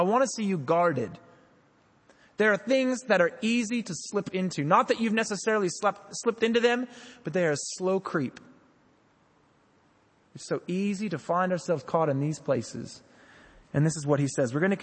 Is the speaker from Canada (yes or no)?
no; United States; As an American, I have a love for jackets.